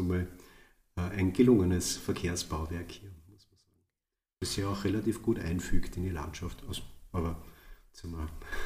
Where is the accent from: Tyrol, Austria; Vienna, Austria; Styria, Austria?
Styria, Austria; ist die Verbindung mit der Tradition ein bisschen stärker als zum Beispiel aus der Oststeiermark, wo ich herkomme.